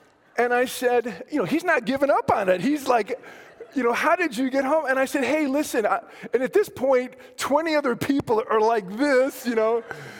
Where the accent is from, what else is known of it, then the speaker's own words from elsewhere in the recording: Fort Collins, Colorado, United States; I'm 60 miles north in my hometown in Fort Collins, Colorado.